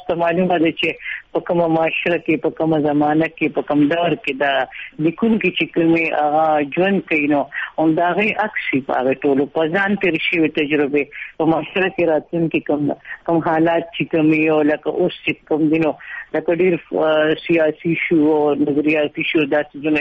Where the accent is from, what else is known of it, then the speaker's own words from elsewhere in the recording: Mardan, Khyber Pakhtunkhwa, Pakistan; زه هم د مردان یم او په مردان کې مې سبق ویلی دی.